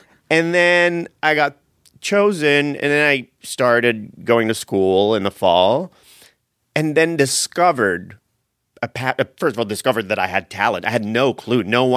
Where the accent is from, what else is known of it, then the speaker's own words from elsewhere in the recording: Montreal, Quebec, Canada; Born and raised in Montreal.